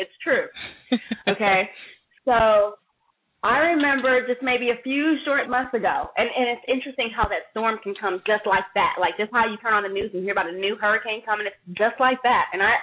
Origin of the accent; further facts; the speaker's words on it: West Coast, United States; I'm from the West Coast. We know how to roll.